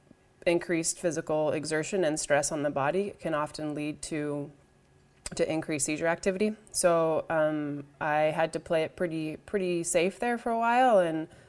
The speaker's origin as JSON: {"language": "English", "region": "Colorado", "country": "United States", "said": "I'm from Colorado. That's why I chose the Colorado Rockies."}